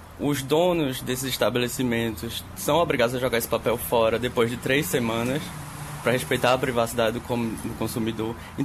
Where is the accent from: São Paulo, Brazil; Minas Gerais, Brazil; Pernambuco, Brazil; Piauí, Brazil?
Pernambuco, Brazil; Recife; now in Bremen, Germany; Eu sou recifense e pernambucano.